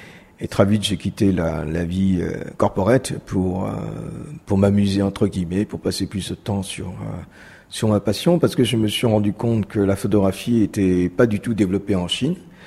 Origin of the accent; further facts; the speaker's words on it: Saigon, Ho Chi Minh City, Vietnam; les enfants sont nés à Saigon, donc j'ai grandi dans le Saigon indochinois.